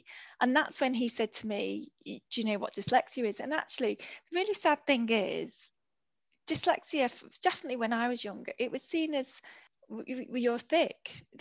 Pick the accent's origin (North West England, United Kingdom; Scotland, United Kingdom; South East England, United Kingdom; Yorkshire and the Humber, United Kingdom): North West England, United Kingdom; Liverpool; writing for Brookside and stuff like that, which as a Scouser, that's your pinnacle.